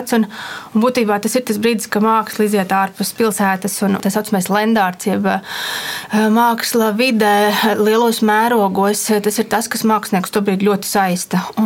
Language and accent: Latvian; Cēsis, Vidzeme, Latvia; Es pati nāku no Cēsīm